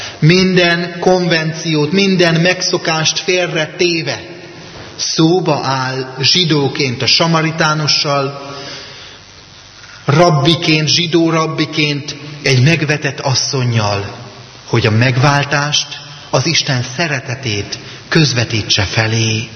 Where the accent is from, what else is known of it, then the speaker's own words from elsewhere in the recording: Vámosújfalu, Borsod-Abaúj-Zemplén, Hungary; de a 80-as években, Vámosújfaluban, ahol én felnőttem, 2 telefon volt az egész faluban.